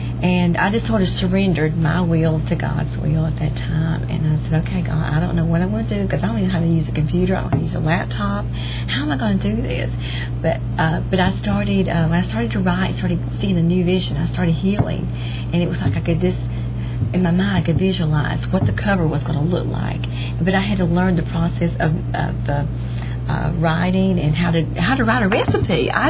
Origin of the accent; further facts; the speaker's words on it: Southern United States, United States; be just proud that I'm a Southerner.